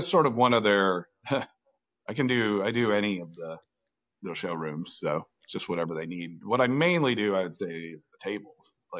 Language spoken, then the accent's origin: English; Indiana, United States; now in Chicago, United States; I grew up in Indiana. Mm-hmm. So I moved to Chicago after college.